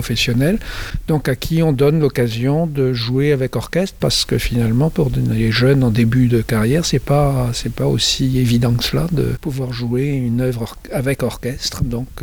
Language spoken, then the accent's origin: French; Brest, Brittany, France; à l'école de musique de Brest, puisque je suis originaire de Brest, et puis ensuite j'ai continué à Rennes, au conservatoire.